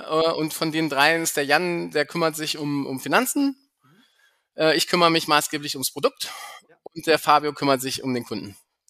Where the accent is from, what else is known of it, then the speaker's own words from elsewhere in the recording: Hesse, Germany; Ich komme ja hier aus dem Taunus und habe natürlich einen Bezug zu Frankfurt, habe da auch jahrelang gearbeitet